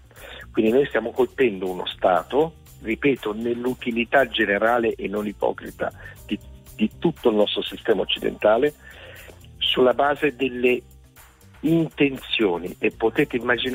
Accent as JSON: {"language": "Italian", "town": "Genoa", "region": "Liguria", "country": "Italy", "said": "io poi sono di Genova, potete immaginare cosa vuol dire l'aspetto economico"}